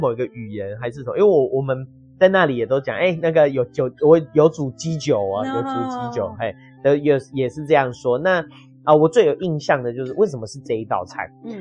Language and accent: Chinese; Yuli, Hualien County, Taiwan; 我们是花莲的万宁大家比较没有听过这个但是我们是在那个玉里那边嗯所以我们就常会回去那里